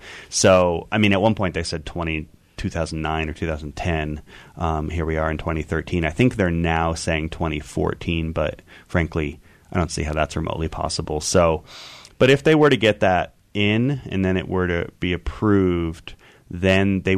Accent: Northeast, United States; You know, I grew up in the Northeast, and I look at the Colorado and the Green, and I think, good God, the Hudson's a lot bigger river than these are.

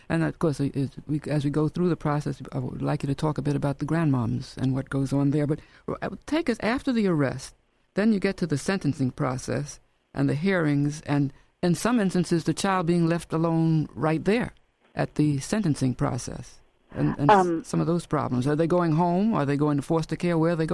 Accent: New York, United States; I'm a New Yorker, and we always think of Sing Sing certainly as not the most comfortable place to go.

